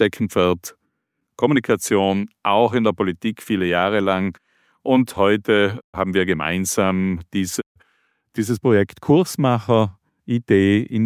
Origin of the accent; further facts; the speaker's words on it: Lana, Trentino-Alto Adige, Italy; ich komme aus Lana